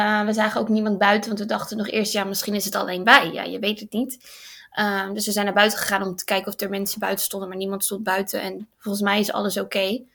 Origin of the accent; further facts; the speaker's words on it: Rotterdam, South Holland, Netherlands; Nee, ik kom uit Rotterdam.